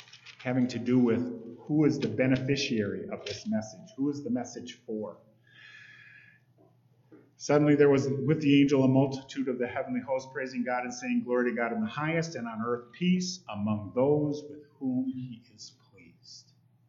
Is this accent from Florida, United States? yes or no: no; Grand Rapids, Michigan, United States; I grew up in Grand Rapids, surrounded by the Reformed Church, the Christian Reformed Church, the Protestant Reformed Church, the Dutch Reformed Church, the Reformed, I don't know. There were just Reformed churches all over the place. Very Calvinistic.